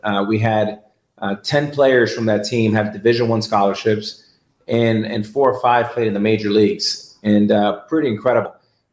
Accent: Miami, Florida, United States; So I grew up in Miami, and Miami is wholly different than it is today. It was obviously much smaller, and not as kind of a global city

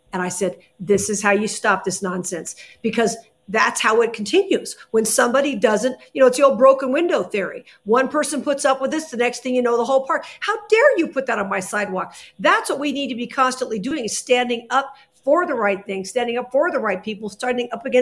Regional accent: Las Vegas, Nevada, United States; I think some people know that I'm from Vegas

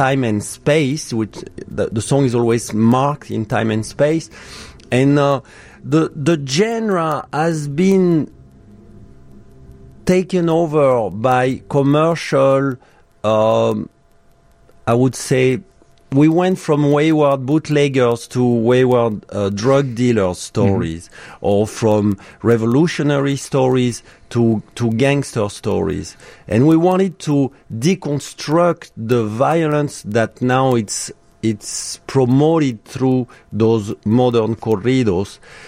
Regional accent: France; now in Chicago, United States; And I'm from France.

